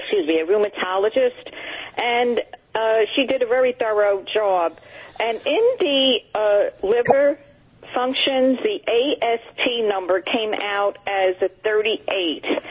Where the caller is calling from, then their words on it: Somerset, New Jersey, United States; I'm in from Somerset, New Jersey.